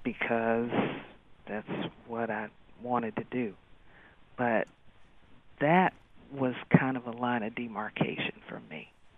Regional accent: Detroit, Michigan, United States; So I'm from Detroit originally, so the school year was over in June.

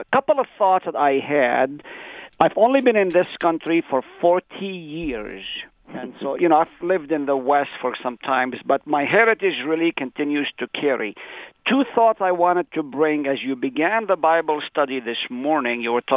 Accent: Haifa District, Israel; But go to my country and go back even 40 years ago when I was growing up on Mount Carmel. There were no cities like we have today. Yes, my hometown is big

